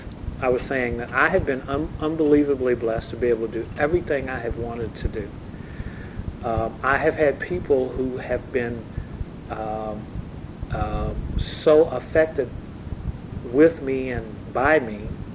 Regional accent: Carver, United States; when I was, you know, a little kid growing up in Carver.

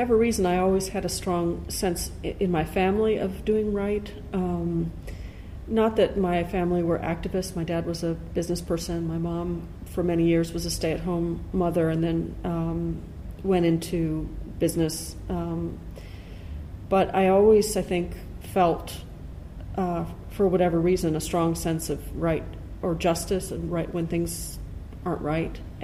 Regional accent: Chicago, Illinois, United States; I was born in Illinois, so I'm a Chicago girl, mm-hmm.

